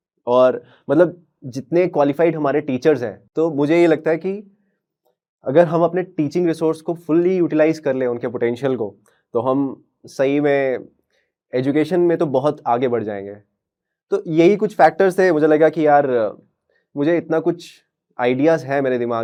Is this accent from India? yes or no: yes; Jammu, Jammu and Kashmir, India; मैं वैसे तो मैं जम्मू में पला बड़ा हूँ सिटी में, बट जब गर्मियों की छुट्टियाँ होती थी या ऐसे छुट्टियाँ, दिवाली की छुट्टियाँ, तो हम अपने गाँव जाया करते थे। मेरा गाँव कठुआ ज़िले में है